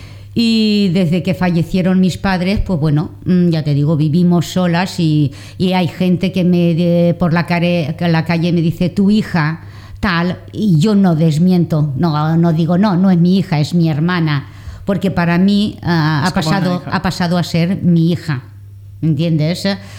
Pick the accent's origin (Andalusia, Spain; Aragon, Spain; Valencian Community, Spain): Valencian Community, Spain; Valencia; Nosotros somos de Valencia.